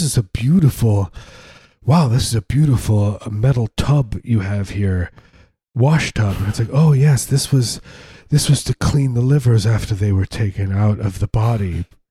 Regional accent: Midwest, United States; I'm from the Midwest, man.

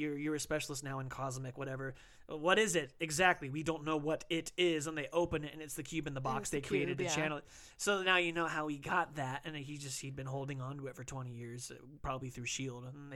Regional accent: San Francisco, California, United States; I grew up in San Francisco.

